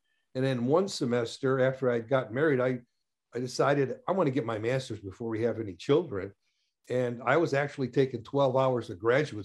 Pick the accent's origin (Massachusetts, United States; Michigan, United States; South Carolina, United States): Michigan, United States; Dearborn; Yeah. I was born and raised in Dearborn.